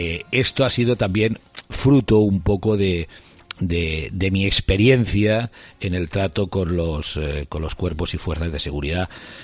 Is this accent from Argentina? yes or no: no; Catalonia, Spain; porque yo soy un catalán que me siento muy español, que defendí la españolidad de Cataluña en el sentido más amplio